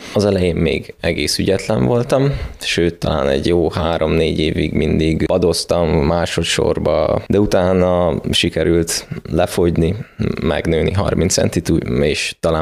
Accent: Szeged, Csongrád-Csanád, Hungary; Hát ugyebár Szegedről felköltöztem Pestre, ami egy nagy váltás volt számomra.

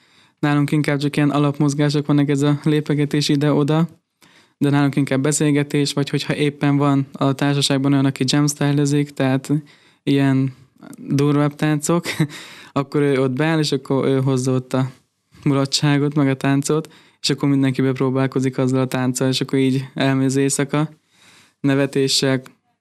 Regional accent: Kecskemét, Bács-Kiskun, Hungary; Kecskemét.

